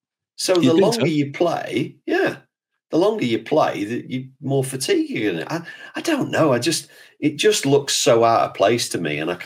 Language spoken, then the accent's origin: English; England, United Kingdom; look, we're English.